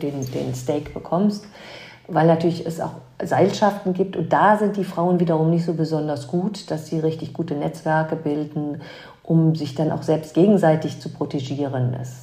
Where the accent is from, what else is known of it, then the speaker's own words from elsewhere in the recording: Ahrweiler, Rhineland-Palatinate, Germany; moved away as an adult; weil Ahrweiler ist gefühlt meine Heimat, ist es immer geblieben, obwohl ich schon sehr früh eben zum Studium weggezogen bin.